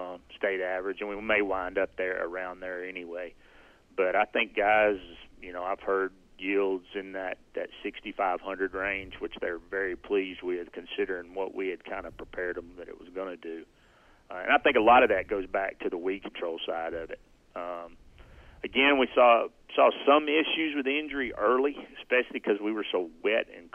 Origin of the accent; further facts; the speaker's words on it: Alabama, United States; I grew up in Alabama and then, of course, went to school at Auburn.